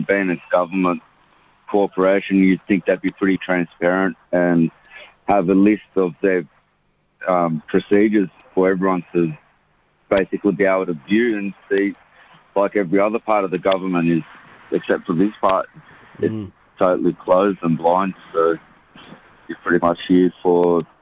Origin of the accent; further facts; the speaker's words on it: Iran; because I'm from Iran